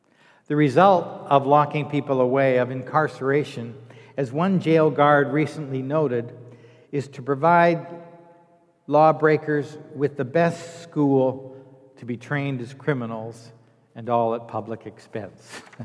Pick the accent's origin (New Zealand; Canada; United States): Canada; I was horrified as a Canadian at how little grace or mercy they spoke with.